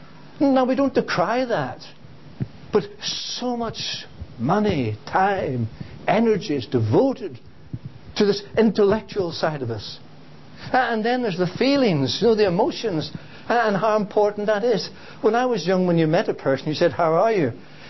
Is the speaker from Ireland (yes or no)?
yes; Ireland; I don't know whether England have lost yet, but I'm glad I'm Irish.